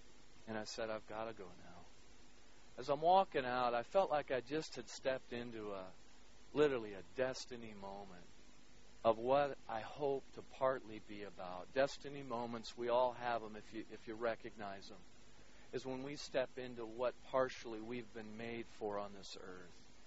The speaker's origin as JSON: {"language": "English", "country": "United States", "tie": "born or raised there", "said": "I grew up in the States."}